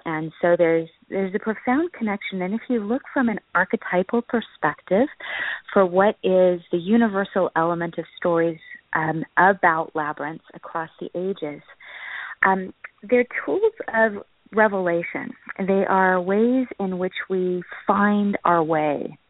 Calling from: Mill Valley, California, United States; I'm calling from Mill Valley, which is just north of the San Francisco Bridge.

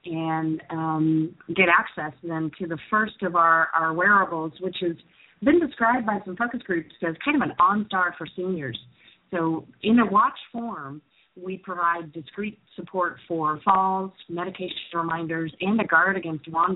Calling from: Austin, Texas, United States; I am calling in from the office in Austin, Texas, where I am attached to my desk as I have been for quite some time now.

